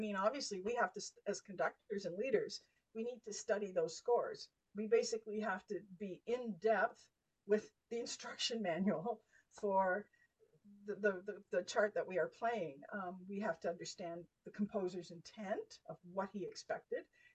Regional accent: Nova Scotia, Canada; I was born and raised in Nova Scotia with a musical mother.

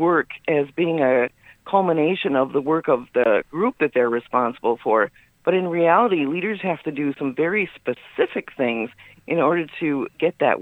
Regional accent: Engadine, Michigan, United States; I grew up in Ingadine, Inga-ringa-dingadine

